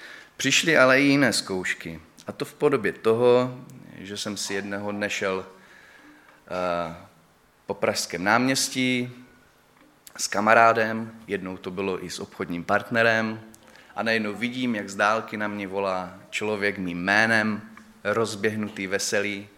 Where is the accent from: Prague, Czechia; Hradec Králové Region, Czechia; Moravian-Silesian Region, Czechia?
Moravian-Silesian Region, Czechia; Ostrava; Tak jsem mu říkal, že jsem z Ostravy, ale že teďkom částečně pracuji v Praze.